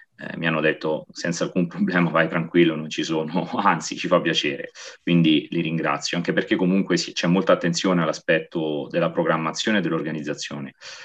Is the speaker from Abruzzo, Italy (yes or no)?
no; Amatrice, Lazio, Italy; io sono originario di Amatrice, quindi parte da un paesino